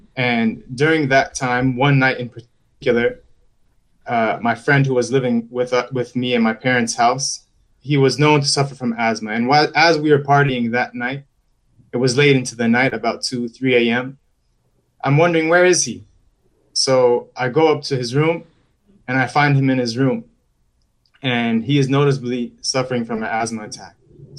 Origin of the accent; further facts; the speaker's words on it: Miami, Florida, United States; So I'm Cuban-American, born and raised in Miami, Florida, Broward County, Miami, Fort Lauderdale area.